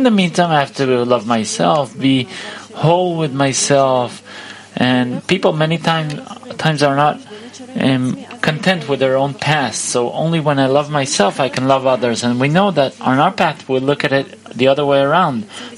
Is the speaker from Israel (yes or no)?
yes; Jerusalem, Jerusalem District, Israel; I'm from Jerusalem.